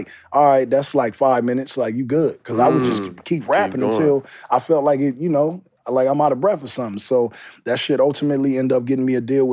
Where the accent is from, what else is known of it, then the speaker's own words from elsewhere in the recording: Compton, California, United States; But I'm from Compton. So when I was doing my when I was recording, them niggas was thinking like I was on some New York freestyle shit.